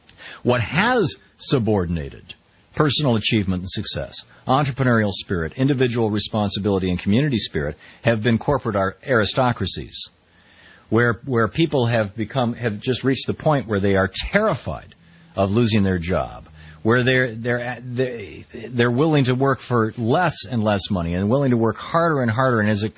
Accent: Lansing, Michigan, United States; I grew up in Lansing, Michigan, in a working class neighborhood, and many of my close friends, their parents worked at Oldsmobile

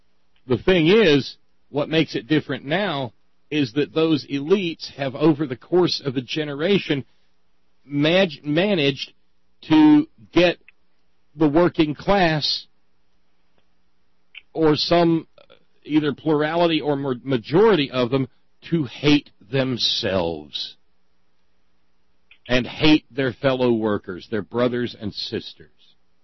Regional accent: United States; Well, I'm American.

